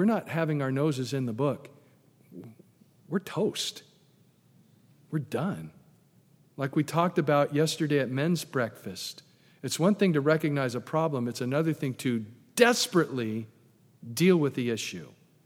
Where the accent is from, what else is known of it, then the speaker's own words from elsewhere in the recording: California, United States; And the whole time, I'm from California, guess what I'm thinking? Earthquake, that's right.